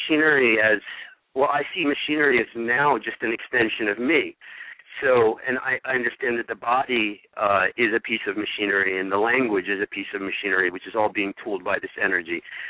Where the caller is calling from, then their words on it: Maryland, United States; Hi, I'm from Maryland.